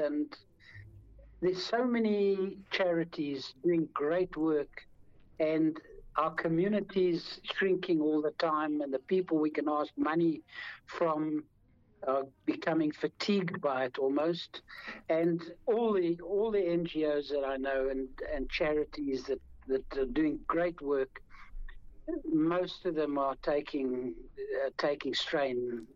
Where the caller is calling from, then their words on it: Cape Town, Western Cape, South Africa; I know I'm talking from Cape Town, and I know I'm in South Africa